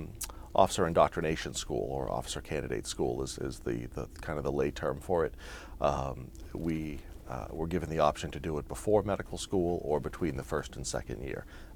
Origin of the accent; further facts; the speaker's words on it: Westboro, United States; It was a two-horse town, so to speak. A lot of farms, a lot of pastures, not a lot of traffic. The old farm, the old speedway, the airport was there at one time. It was a great place to grow up.